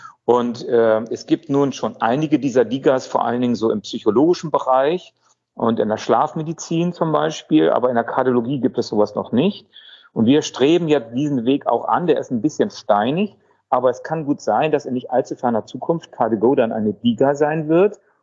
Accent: Italy; wie wir das als Italiener uns vorstellen.

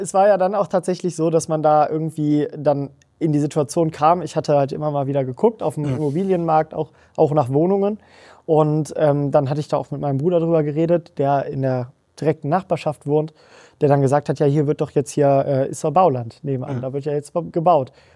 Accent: Netherlands; German is a second language; Und als Holländer bauen wir halt ganz gerne.

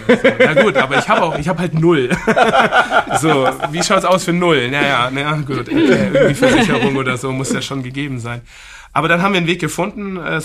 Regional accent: Bavaria, Germany; Also ich bin ja aus dem Süden von München, meine Frau ist aus Nürnberg, aber wir haben in Oberfranken, in Coburg beide studiert und da habe ich auch schon mein Herz eigentlich an Franken verloren.

